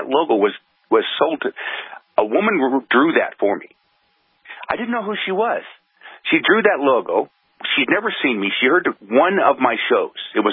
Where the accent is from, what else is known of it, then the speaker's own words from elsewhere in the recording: Oregon, United States; I was raised this way. I grew up on the Klamath Indian Reservation.